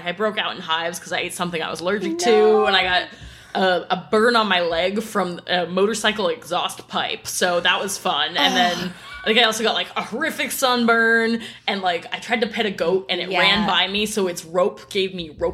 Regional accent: Cape Cod, Massachusetts, United States; my parents, we're from Cape Cod, Massachusetts, and we usually just traveled around New England.

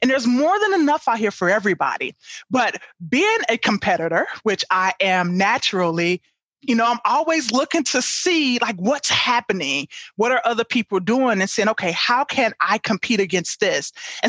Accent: Chicago, Illinois, United States; now in Milwaukee, United States; Yeah. So, you know, for me, I'm from Chicago originally. I live in Milwaukee now, but one day in Chicago, I lived in the suburbs

